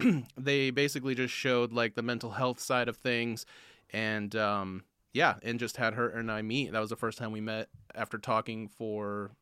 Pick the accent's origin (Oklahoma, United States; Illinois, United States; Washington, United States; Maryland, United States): Washington, United States; also born or lived in Bay Area, California / Portland / Los Angeles; So I was born in the Bay Area, and then at like 10, I moved to Washington State, and then at like 24 or 25, I moved back to the Bay Area